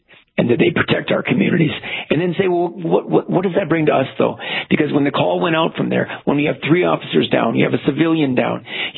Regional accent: North Dakota, United States; also born or lived in Philadelphia; In the worst neighborhoods of Philadelphia, where I was a prosecutor in Philly for 5 years, I was away from North Dakota for a bit

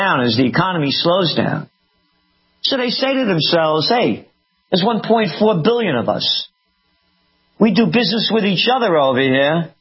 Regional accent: United States; I believe in a self-sustaining economy. I'm an American. America first.

